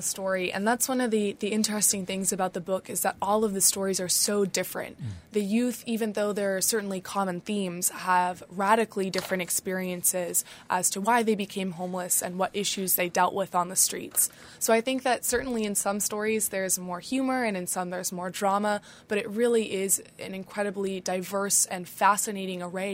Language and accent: English; Springfield, United States; now in Dallas, United States; Yes, I grew up in Springfield.